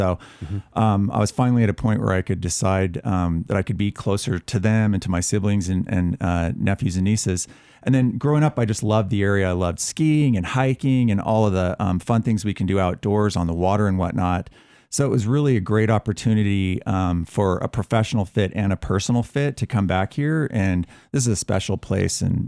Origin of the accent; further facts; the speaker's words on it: Winnemucca, Nevada, United States; Well, I'm from Northern Nevada, Winnemucca, if you know where that is, Nevada.